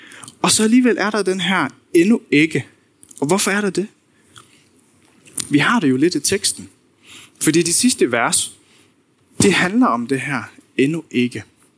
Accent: Faroe Islands; jeg er færing. På Færøerne, der har vi ikke lyn særlig ofte, så hver gang vi er i Danmark, så var det her virkelig en stor oplevelse for mig.

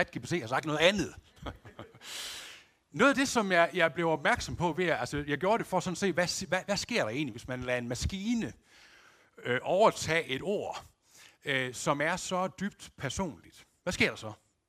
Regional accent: Aulum, Central Denmark Region, Denmark; Den kirketjener, der var i Aulum, hvor jeg er opvokset

